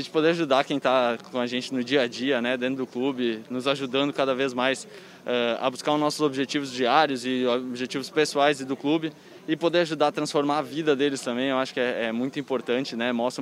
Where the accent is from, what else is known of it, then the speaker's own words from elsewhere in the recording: Dois Irmãos, Rio Grande do Sul, Brazil; now in Ceará, Brazil; Eu tenho 27 anos, eu sou do Rio Grande do Sul, dois irmãos do Rio Grande do Sul, e agora estou atuando pelo Ceará.